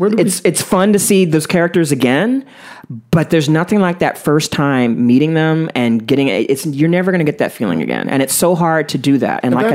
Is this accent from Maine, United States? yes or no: yes; Maine, United States; born there; We come from the same state. I'm a Maine baby. I was born in Maine.